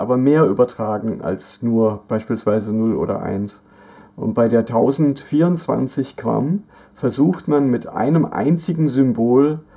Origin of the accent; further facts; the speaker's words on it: Baden-Württemberg, Germany; mein Heimatdorf im Schwarzwald, wo meine Mutter wohnt, immer noch